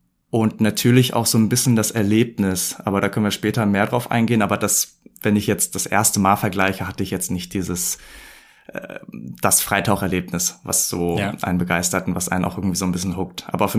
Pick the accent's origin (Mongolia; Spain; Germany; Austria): Mongolia; moved away; Ich bin in der Mongolei geboren, aufgewachsen. Die meisten dort können nicht mal schwimmen